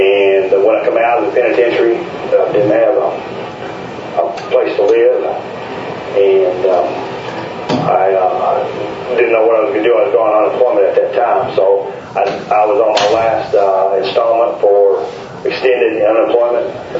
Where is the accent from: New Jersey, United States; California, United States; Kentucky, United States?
Kentucky, United States; Frankfort; moved away as an adult; And I grew up in Frankfort, and I came to Lexington in 1988, and I started my career here.